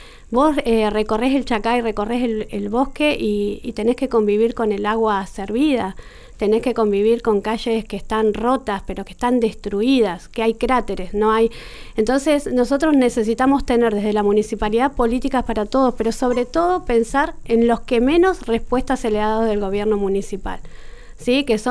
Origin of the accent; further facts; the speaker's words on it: Neuquén, Argentina; now in Plottier, Argentina; yo soy neuquina de cuarta generación. Y me fui a vivir a Plotier, vivía en Neuquén y me fui a vivir a Plotier porque era la oferta que tenía para poder acceder a mi casa propia. Yo vivo en un barrio, un plan de vivienda nacional